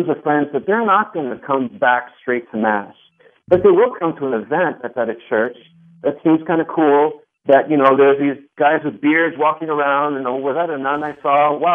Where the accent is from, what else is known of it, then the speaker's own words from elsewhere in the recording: Texas, United States; I grew up in South Texas. It was all diocesan priests